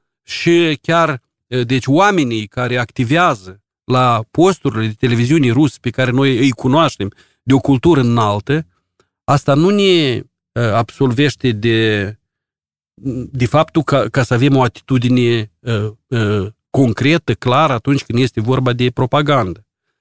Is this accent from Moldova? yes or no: yes; Moldova; ne lezează pe noi ca oameni, ca moldoveni.